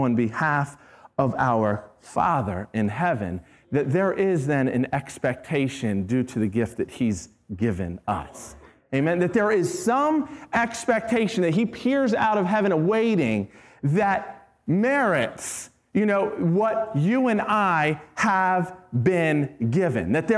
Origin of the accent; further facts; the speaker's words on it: Glen Burnie, Maryland, United States; I grew up in Glen Burnie, right?